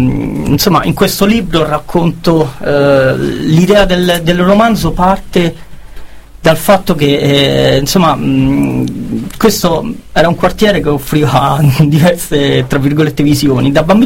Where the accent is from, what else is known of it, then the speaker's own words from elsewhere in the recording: Rome, Lazio, Italy; Io sono di Roma, sono nato nella a Centocelle, periferia sud-est di Roma.